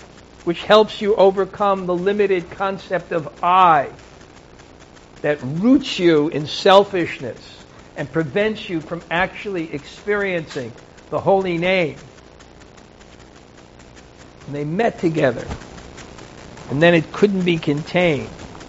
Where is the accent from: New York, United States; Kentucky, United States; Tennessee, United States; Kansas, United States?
New York, United States; Brooklyn; I'm an alien. I'm from Brooklyn.